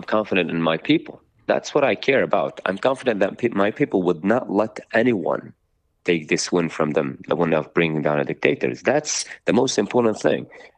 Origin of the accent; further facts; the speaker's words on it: Syria; Syria is so beautiful. If I could tell you about my hometown, it would take me a few days about how beautiful it is.